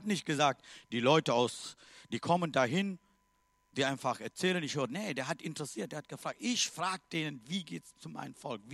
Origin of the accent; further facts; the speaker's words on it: Sri Lanka; German is a second language; now in Germany; Ich komme aus Sri Lanka. Aber ich bin so dankbar für diesem Land, für diese Nation.